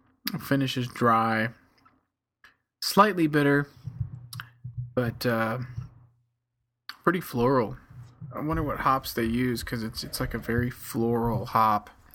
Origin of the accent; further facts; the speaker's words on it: Boston, Massachusetts, United States; We're not from Stratford upon Avon, bro. From Boston. Yeah. Boston.